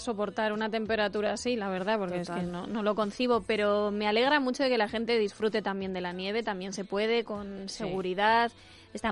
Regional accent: Castilla-La Mancha, Spain; en el sitio de donde yo soy originaria, en Castilla-La Mancha

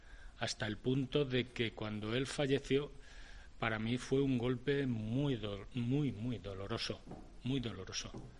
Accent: Arenas de San Pedro, Castile and León, Spain; Pues yo le conocí en mi pueblo, Arenas de San Pedro

